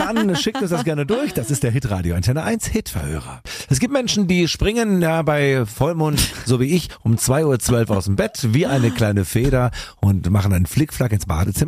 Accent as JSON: {"language": "German", "town": "Tübingen", "region": "Baden-Württemberg", "country": "Germany", "tie": "born or raised there", "said": "Ja, kommt natürlich aus meiner Heimatstadt Tübingen."}